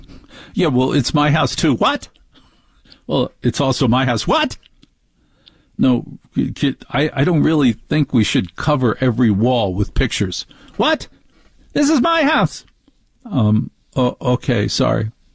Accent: New Jersey, United States; But more importantly, as a child, growing up in New Jersey is a matriarchy.

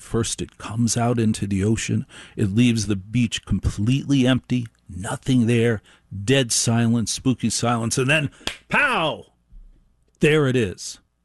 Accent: Maplewood, New Jersey, United States; I grew up in the suburbs. I grew up in Maplewood, New Jersey.

